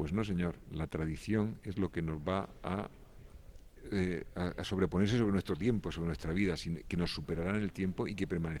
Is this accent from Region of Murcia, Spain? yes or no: yes; Murcia, Region of Murcia, Spain; ser un murciano de pie, nacido en Murcia